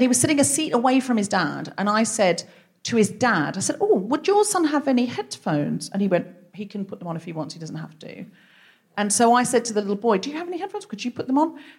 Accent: Australia; now in United Kingdom; And as an Australian, again, sometimes I will try and do it in a charming way.

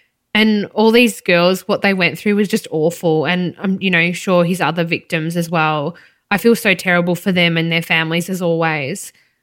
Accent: Melbourne, Victoria, Australia; this was really close to home, you know, growing up in Melbourne's East.

